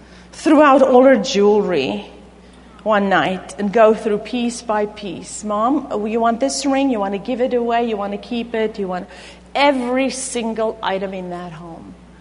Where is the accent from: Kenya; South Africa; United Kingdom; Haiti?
South Africa; now in United States; I was born and raised in South Africa, where all my earthly family still live.